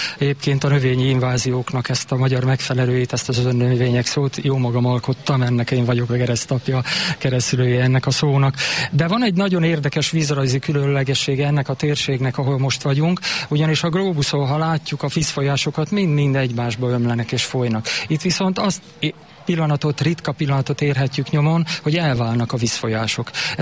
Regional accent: Vas, Hungary; nyilván lokálpatriótaként vagyok jelen, mindenféle tekintetben. A gyermekkorom is ide köt, itt áthaladó Perint és Gyöngyös patakok partjain nőttem fel, meg a Kálmoni Arborétumba.

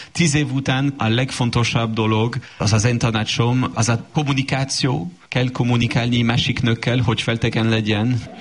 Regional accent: France; Hungarian is a second language; now in Hungary; Volt egy csomó kultúrsok, amikor ide költöztem Magyarországra. Például a párok nagyon különlegesek nálatok.

